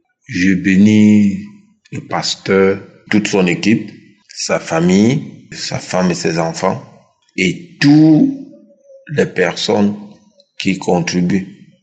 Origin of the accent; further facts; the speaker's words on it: Centre, Cameroon; Je suis un Camerounais vivant à Yaoundé.